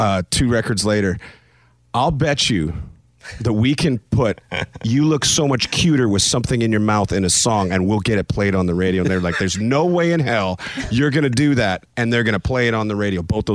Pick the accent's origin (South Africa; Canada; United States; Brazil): Canada; But you just think because I'm Canadian that I don't have any of that in me.